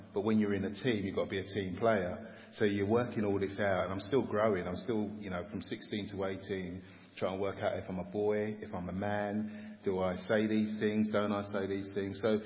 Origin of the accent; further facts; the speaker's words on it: Stratford, London, United Kingdom; So I grew up in East London, Stratford, East London, and lived there for 18 years, and lived in a high-rise block of flats for most of those years. My parents were from the Caribbean